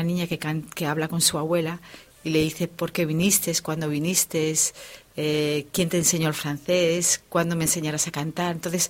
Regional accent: Betanzos, Galicia, Spain; Yo soy de Betanzos

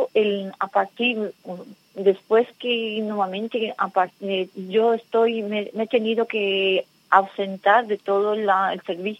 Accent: Ecuador; Yo soy de Ecuador

